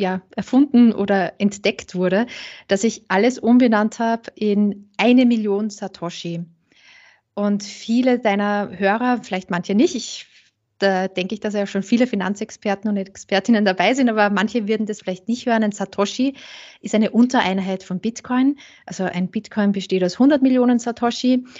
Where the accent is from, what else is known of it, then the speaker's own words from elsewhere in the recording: St. Pölten, Lower Austria, Austria; Nee, ich komme aus St. Pölten, aus Niederösterreich, nicht so weit weg vom Burgenland.